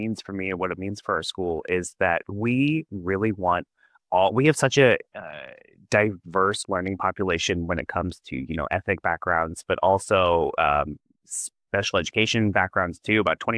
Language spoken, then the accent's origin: English; Missouri, United States; I'm from the Midwest, I'm from Missouri originally